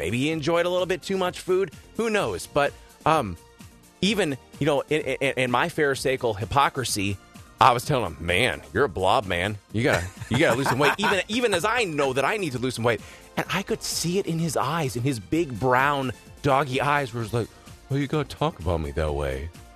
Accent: Wisconsin, United States; We're from Wisconsin, for crying out loud.

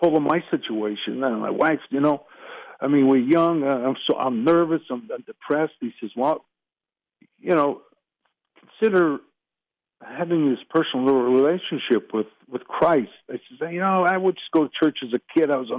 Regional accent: Brockton, Massachusetts, United States; Yeah, I'm from Brockton.

